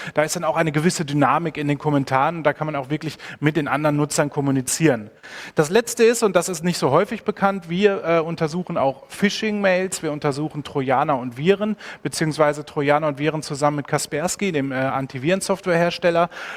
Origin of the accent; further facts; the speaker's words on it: Germany; now in Vienna, Austria; deswegen wohne ich auch als Piefke hier in Wien und arbeite nicht von Deutschland aus.